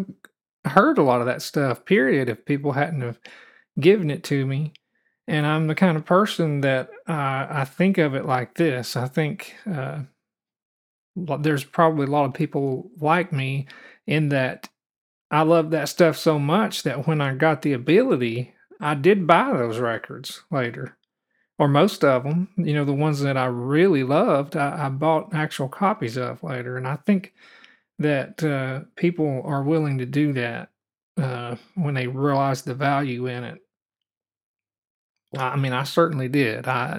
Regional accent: Tennessee, United States; And so also I grew up in the South, southern states of the United States. Tennessee is in the Bible Belt, is what people call it. And so I was raised going to church every Sunday.

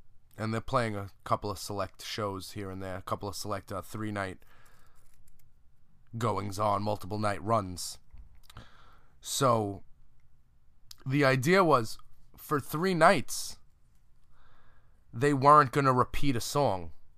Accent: Staten Island, New York, United States; Now, me, I'm from Staten Island. I'm already not anywhere over there.

